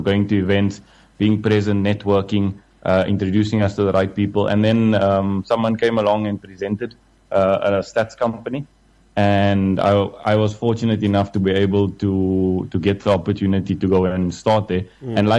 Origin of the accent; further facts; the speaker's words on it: Maitland, New South Wales, Australia; I grew up in Maitland, so I don't come out of a very difficult environment.